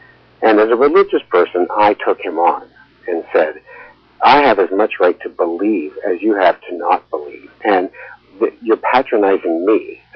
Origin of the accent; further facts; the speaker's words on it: Canada; One of the great things about being a Canadian is that we have the ability to see America for its faults as well as its strengths.